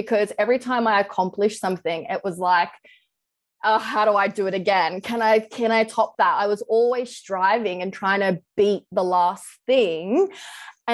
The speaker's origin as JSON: {"language": "English", "country": "Australia", "tie": "born or raised there", "said": "So I actually wanted to be a professional tennis player."}